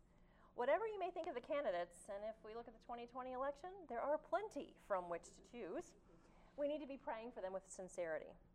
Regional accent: Midland, Texas, United States; I'm from Midland, Texas.

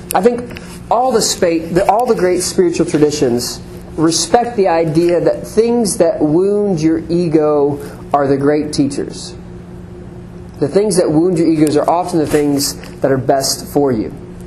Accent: Ohio, United States; also born or lived in Philadelphia; When I was in high school, I lived in Ohio. I was born in Philadelphia, lived in Ohio after that.

